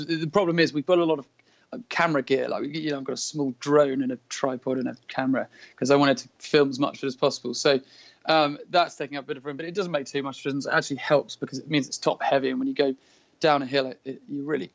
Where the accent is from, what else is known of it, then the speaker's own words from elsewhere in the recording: London, United Kingdom; I am from London, and I'm currently in the north of Scotland